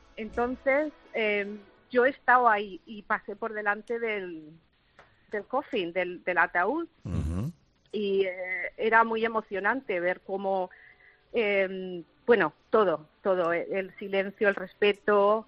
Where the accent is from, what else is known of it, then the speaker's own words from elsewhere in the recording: Region of Murcia, Spain; also born or lived in London; now in Alicante, Spain; yo soy murciana y vivo en Alicante